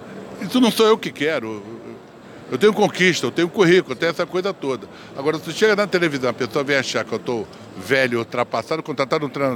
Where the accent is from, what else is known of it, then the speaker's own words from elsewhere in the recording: Rio de Janeiro, Brazil; eu sou de Olaria